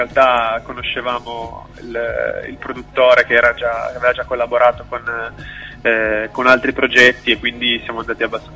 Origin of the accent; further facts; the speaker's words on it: Mondovì, Piedmont, Italy; vengo da Mondovì, provincia di Cuneo